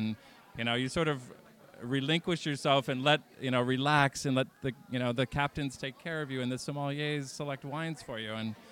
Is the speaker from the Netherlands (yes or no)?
no; East Coast, United States; Growing up on the East Coast, you know, I always sort of reminisce of like a great clam, an oyster bake